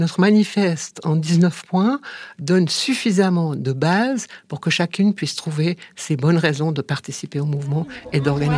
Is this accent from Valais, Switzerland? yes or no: yes; Valais, Switzerland; Puis, mais moi, je suis valaisanne, moi aussi